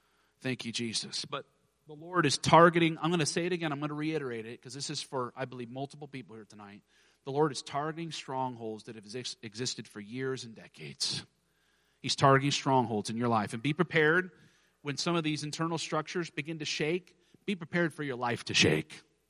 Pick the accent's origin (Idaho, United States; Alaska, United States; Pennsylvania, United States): Alaska, United States; I was born and raised in Alaska, fifth generation Pentecostal preacher, praise God.